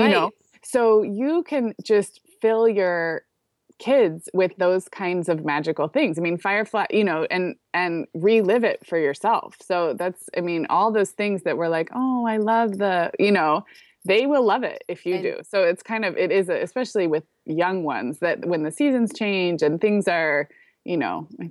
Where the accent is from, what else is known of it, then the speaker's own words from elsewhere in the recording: California, United States; so I grew up in California. We don't have fireflies.